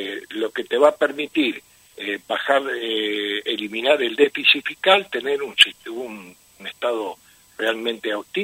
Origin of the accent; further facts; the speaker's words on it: Chaco, Argentina; aparte vos sabés que yo soy chaqueño